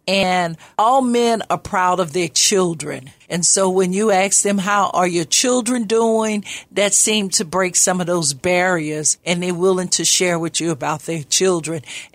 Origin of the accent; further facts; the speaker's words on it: New Orleans, Louisiana, United States; now in St. Louis, United States; And as I grew up in New Orleans, I noticed that racism was very forward.